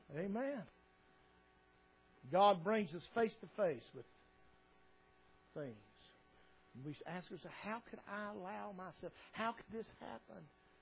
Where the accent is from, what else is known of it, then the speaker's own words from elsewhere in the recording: United States; accent: hillbilly; are there hillbillies that live there that understand and follow my accent?